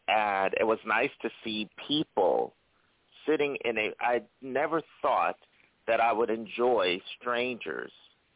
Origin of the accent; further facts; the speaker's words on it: Philadelphia, Pennsylvania, United States; my family, they all came up from Philadelphia, so which is my hometown. That's where I was born and raised.